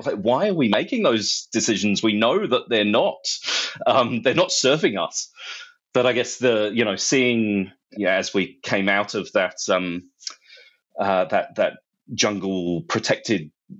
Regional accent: London, United Kingdom; I grew up in London

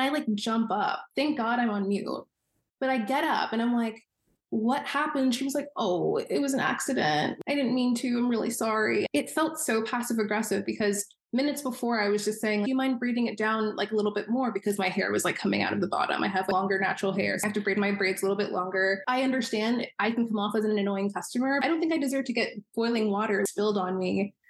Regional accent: United States; I'm a Nigerian American girl. I have my manners.

